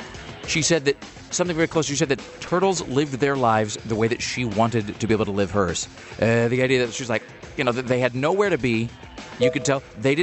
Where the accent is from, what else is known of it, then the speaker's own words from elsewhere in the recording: Kennewick, Washington, United States; My next door neighbor growing up in Kennewick, she collected mouse figurines.